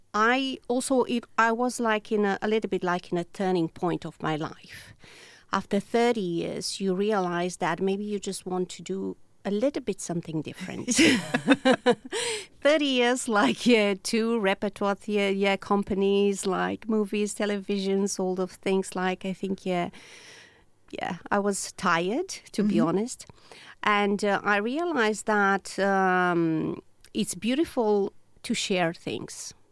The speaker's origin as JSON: {"language": "English", "country": "Romania", "second_language": "English", "said": "in Romania, where I'm from"}